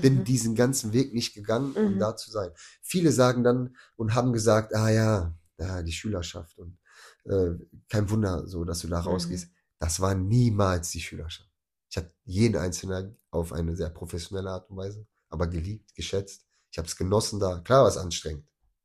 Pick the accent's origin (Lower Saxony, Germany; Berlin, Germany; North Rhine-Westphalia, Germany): North Rhine-Westphalia, Germany; Bochum; bin ja auch Bochumer, also auch viele Kontakte und Vernetzungen